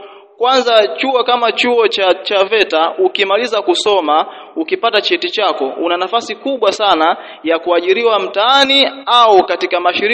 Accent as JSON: {"language": "Swahili", "region": "Dodoma", "country": "Tanzania", "tie": "born or raised there", "said": "Mimi nimetokea Dodoma, Dodoma mjini, ni mzaliwa wa Dodoma mjini, nimekulia Dodoma mjini."}